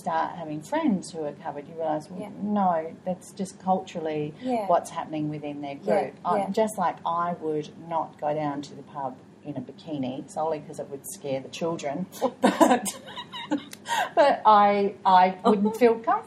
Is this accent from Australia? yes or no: yes; Australia; for someone of my generation as an Australian, you know, we didn't see at all.